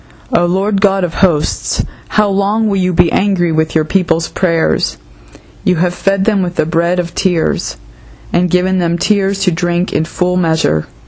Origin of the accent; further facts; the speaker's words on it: Youngstown, Ohio, United States; I am a senior at Pittsburgh Theological Seminary, and my hometown is Youngstown, Ohio.